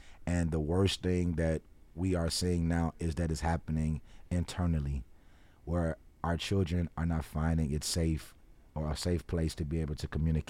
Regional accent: Chicago, Illinois, United States; Listen, I'm from Chicago. I love … to the same degree.

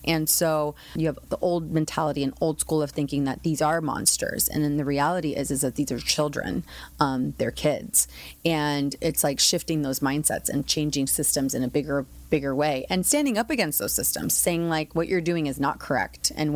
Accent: San Diego, California, United States; I'm from San Diego, and I had come from San Diego

